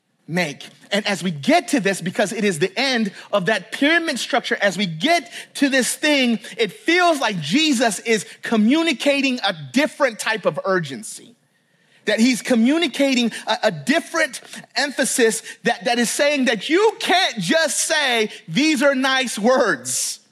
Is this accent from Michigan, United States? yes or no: no; Tennessee, United States; I grew up down south in Tennessee. I'm a Tennessee boy.